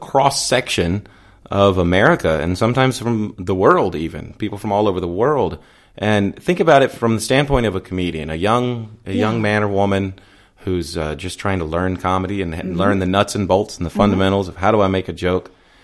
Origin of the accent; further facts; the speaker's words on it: Texas, United States; I mean, I'm from Southeast Texas where it's beautiful sometimes.